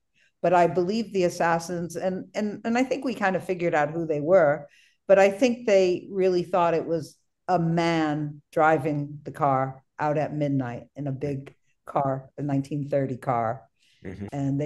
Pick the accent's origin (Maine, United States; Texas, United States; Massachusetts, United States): Massachusetts, United States; Springfield; I'm from Springfield and Nicholas Parisi's from West Springfield.